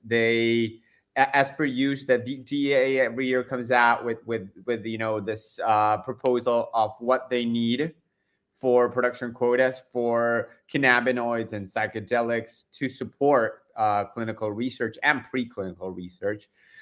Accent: Argentina; Big news out of Argentina, my home country.

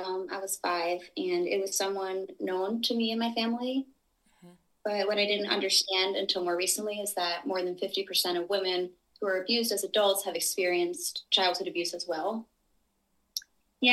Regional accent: New York, United States; Well, we grew up in the Hudson Valley of New York, which is halfway between New York City and Albany.

